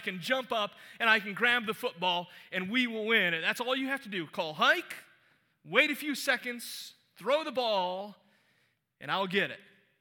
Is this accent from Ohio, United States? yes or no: yes; Cleveland, Ohio, United States; I grew up in Cleveland, Ohio. I'm somewhat proud of that fact, and it's a lovely place.